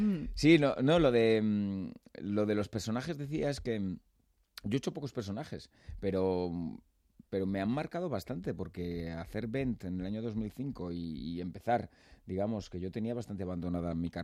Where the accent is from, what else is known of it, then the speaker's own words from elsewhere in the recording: Calahorra, La Rioja, Spain; Sí, soy riojano, sí.